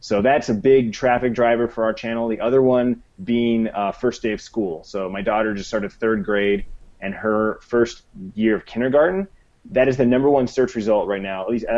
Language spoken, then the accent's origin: English; Phoenix, Arizona, United States; We're from Phoenix, Arizona, so we go swimming a lot during the summer and go to water parks.